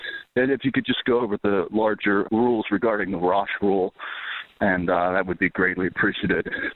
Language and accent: English; Pennsylvania, United States; I'm from Pennsylvania, and I had a question regarding the wash rule